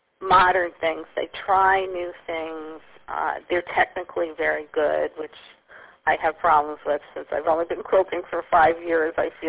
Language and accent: English; New York, United States; She grew up maybe 5 miles from where I grew up in New York.